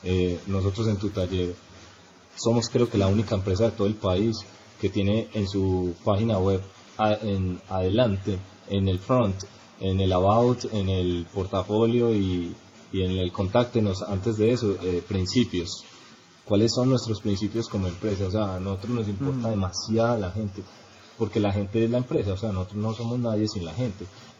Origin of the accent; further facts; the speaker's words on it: Colombia; somos de Colombia, somos personas pues que pensábamos que tal